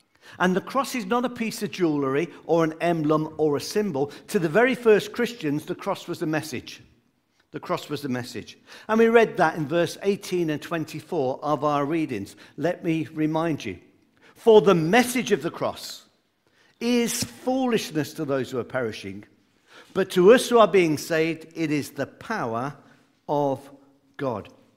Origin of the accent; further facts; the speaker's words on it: Coventry, West Midlands, United Kingdom; Where I grew up in the Midlands, we have 2 cathedrals.